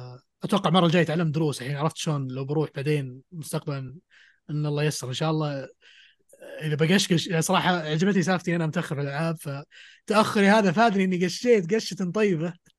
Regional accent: Saudi Arabia; أحسن من أطلق محل ألعاب عندنا في السعودية

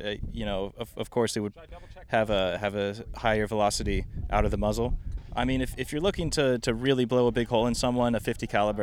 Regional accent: Georgia, United States; Well, I'm from Georgia.

